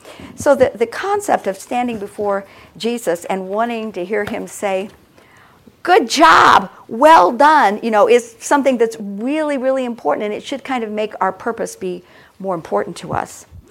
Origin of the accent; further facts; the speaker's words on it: United States; because I'm an American and we can do all kinds of stuff on our own